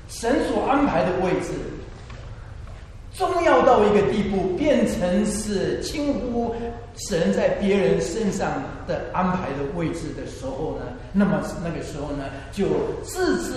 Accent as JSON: {"language": "Chinese", "country": "China", "said": "我跟你说，我们中国人呢，在这方面实在是有缺乏。"}